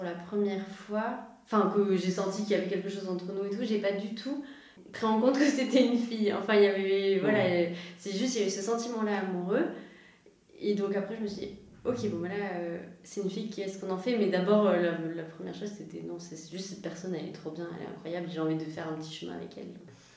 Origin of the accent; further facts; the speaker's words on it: Occitanie, France; Alors moi j'ai grandi à côté de Toulouse, à une heure de Toulouse plus exactement, dans un petit village dans les Pyrénées. Voilà, et après j'ai voyagé un petit peu plus, je suis allée faire mes études à Grenoble et maintenant je suis à Paris.